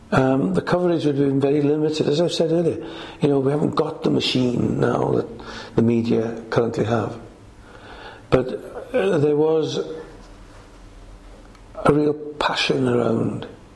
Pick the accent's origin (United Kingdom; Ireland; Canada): United Kingdom; Wales; I'm from Llanarrigog, and there's a great Welsh passion there.